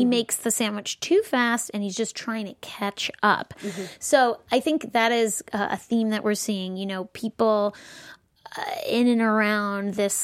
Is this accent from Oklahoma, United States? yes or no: no; Long Island, New York, United States; Chris and I grew up on Long Island.